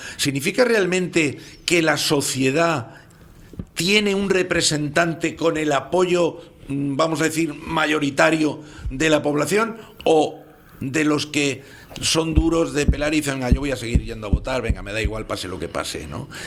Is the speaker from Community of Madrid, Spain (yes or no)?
yes; Madrid, Community of Madrid, Spain; somos de Madrid. Porque tú que eres de Madrid como yo